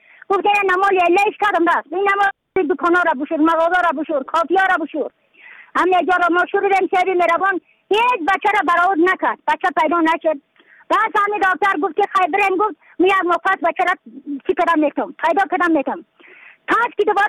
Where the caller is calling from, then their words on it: Badakhshan, Afghanistan; از بدخشان هستم مرکز بدخشان